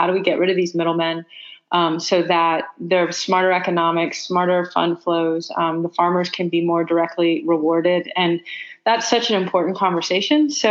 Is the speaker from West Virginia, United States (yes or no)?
no; Houston, Texas, United States; also born or lived in Boulder; I'm sitting here thinking about growing up in Houston, and I did not have that kind of exposure until we moved to Boulder.